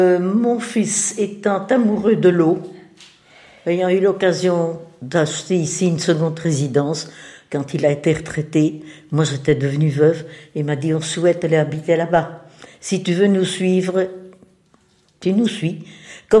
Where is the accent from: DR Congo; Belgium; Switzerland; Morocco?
Belgium; Brussels, Brussels-Capital Region; Non. Dieu non, je suis belge.